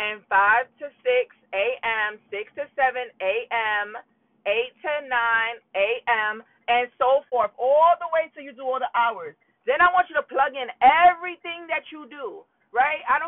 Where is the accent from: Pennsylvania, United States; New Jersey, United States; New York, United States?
New York, United States; Harlem; I'm from Harlem, New York. I am super happy to be here today.